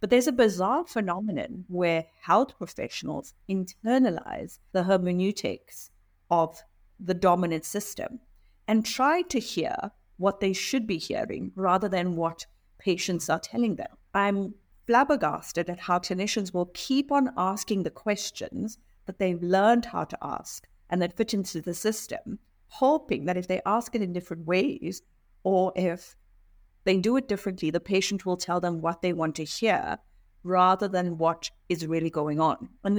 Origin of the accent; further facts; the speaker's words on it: South Africa; my personal experience growing up in South Africa